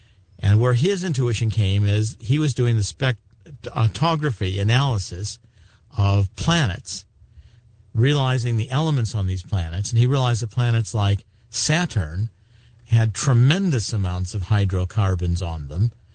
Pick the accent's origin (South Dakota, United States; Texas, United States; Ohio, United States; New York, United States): Ohio, United States; Cleveland; I grew up in Cleveland. There were refineries in Cleveland.